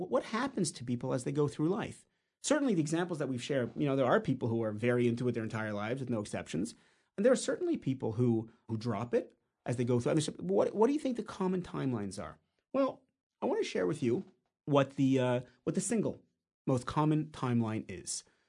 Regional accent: Canada; now in Israel; I grew up in Canada, but I live in Israel now.

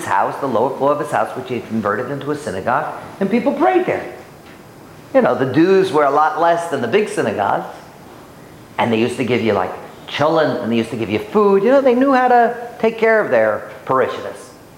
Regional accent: Bronx, New York, United States; I come from the Bronx.

